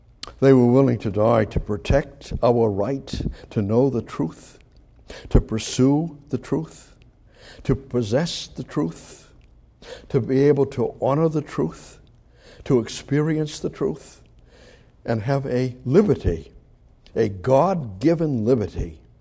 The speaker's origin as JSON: {"language": "English", "country": "United States", "said": "I'm an American, so are you. I'm a believer, so are you."}